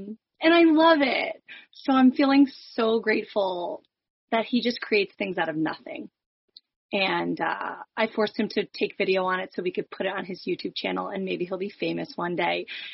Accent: New Jersey, United States; Hi Sarah, nice to meet you. I'm from Northwestern New Jersey

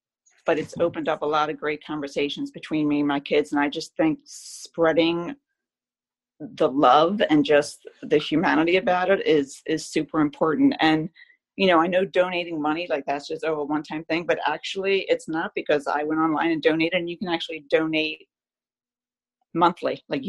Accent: Philadelphia, Pennsylvania, United States; I grew up in Northeast Philly, but it was a very white neighborhood back then. Mostly Irish and German.

